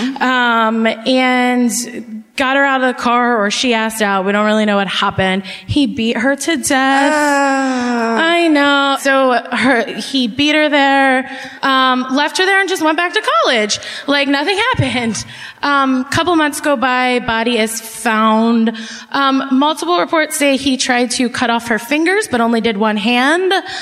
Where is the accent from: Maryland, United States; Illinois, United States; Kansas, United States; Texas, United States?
Maryland, United States; Baltimore; Baltimore.